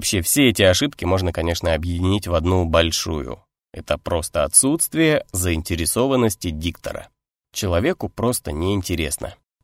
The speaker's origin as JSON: {"language": "Russian", "region": "Saint Petersburg", "country": "Russia", "said": "я диктор из Санкт-Петербурга"}